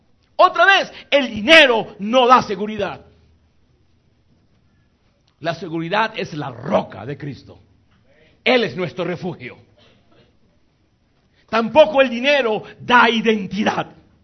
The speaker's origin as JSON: {"language": "Spanish", "country": "Colombia", "tie": "born there", "said": "Yo nací pobre en Colombia, una familia pobre."}